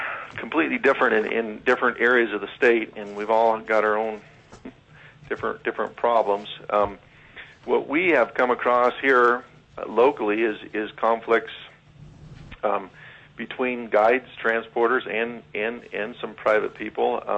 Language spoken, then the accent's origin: English; Glen Allen, Virginia, United States; I was born in Glen Allen and grew up in this area.